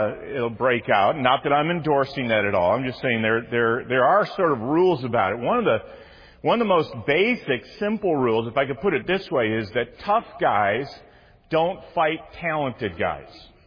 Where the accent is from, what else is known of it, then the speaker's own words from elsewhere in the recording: Detroit, Michigan, United States; I grew up in the Detroit area.